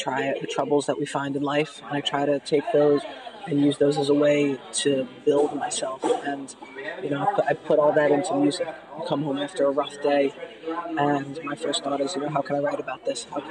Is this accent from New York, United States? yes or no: yes; New York City, New York, United States; I'm from New York City.